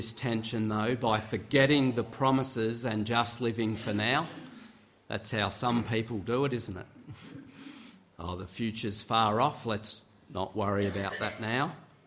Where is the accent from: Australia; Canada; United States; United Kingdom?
Australia; Victoria; These roots are based on my experience of growing up in Gippsland and living here again more recently.